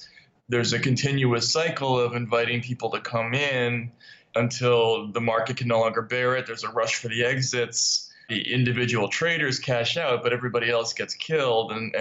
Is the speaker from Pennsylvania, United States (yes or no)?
no; Jersey City, New Jersey, United States; I am from Jersey City.